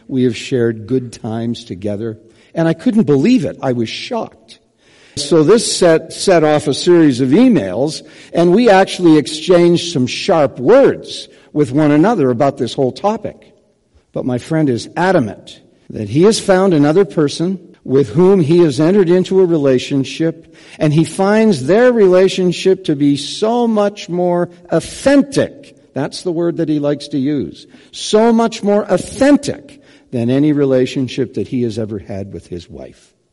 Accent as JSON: {"language": "English", "town": "Winnipeg", "region": "Manitoba", "country": "Canada", "tie": "born or raised there", "said": "Growing up in Winnipeg, I don't even think the word was in our vocabulary."}